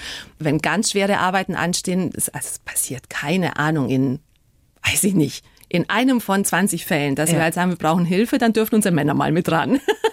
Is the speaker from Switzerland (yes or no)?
no; Caraș-Severin County, Romania; moved away; Ich bin ein Kind des Banater Berglandes, bin dort geboren und aufgewachsen. Meine Eltern sind dann nach dem Umsturz nach Deutschland ausgewandert. Also wir gehörten in Rumänien schon zur deutschsprachigen Minderheit.